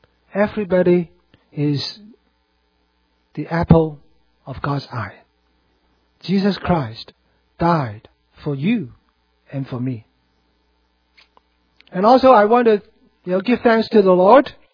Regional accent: Hong Kong; Really, even when I was growing up in Hong Kong and here.

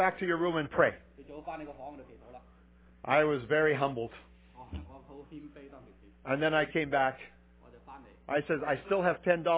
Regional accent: Netherlands; I'm from Holland. So I think about money.

